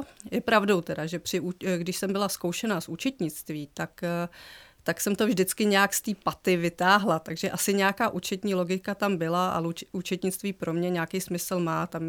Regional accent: Havlíčkův Brod, Vysočina Region, Czechia; Já pocházím z Havlíčkova Brodu

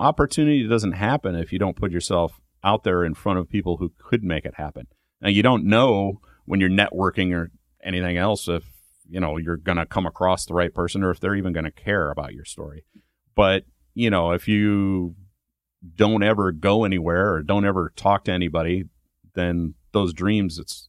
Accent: Ohio, United States; Sure. Yeah, I grew up in Ohio, and wanted to basically been drawing hot rods since I was a little kid, and wanted to get into that.

